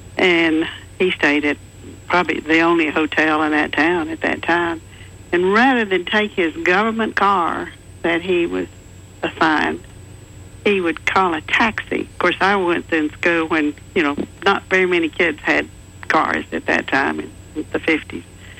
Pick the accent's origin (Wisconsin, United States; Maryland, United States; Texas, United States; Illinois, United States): Texas, United States; Of course, I grew up in Texas, and my dad graduated from A&M in 1930